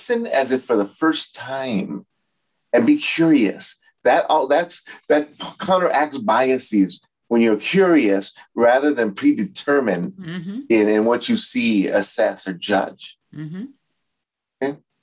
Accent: Los Angeles, California, United States; And so growing up in East L.A., East L.A., California

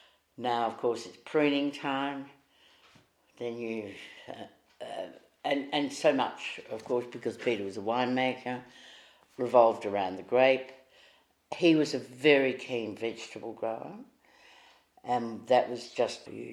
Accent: Leabrook, South Australia, Australia; because I grew up in Leabrook

